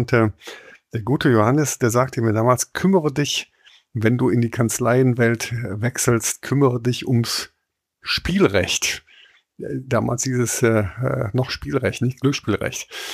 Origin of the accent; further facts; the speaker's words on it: Rhineland, Germany; Als Rheinländer